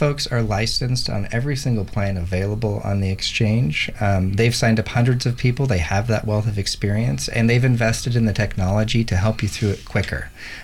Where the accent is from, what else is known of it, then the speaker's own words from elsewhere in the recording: Portland, Oregon, United States; Yeah, so first of all, I want to say I grew up in the Portland area, and it feels really good to help other people.